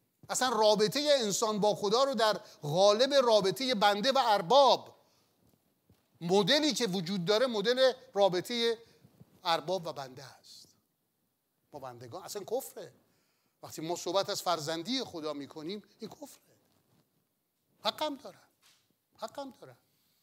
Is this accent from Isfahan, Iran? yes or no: no; Lahijan, Gilan, Iran; born there; رفتیم شهر زادگاه من لاهیجان